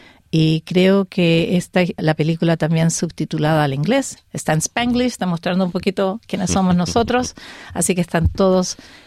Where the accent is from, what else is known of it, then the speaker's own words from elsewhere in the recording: Canada; Porque yo me crié en Canadá.